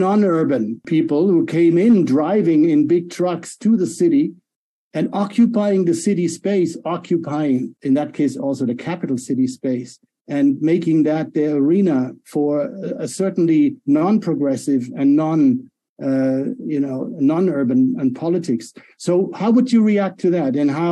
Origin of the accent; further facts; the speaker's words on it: Italy; I had nothing to do with it, even though I came from Italy.